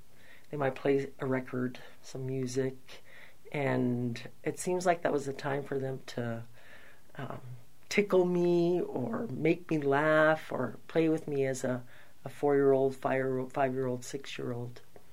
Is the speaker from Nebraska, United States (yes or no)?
no; St. George Island, Alaska, United States; born there; I am 63 years old, and I was born on St. George Island.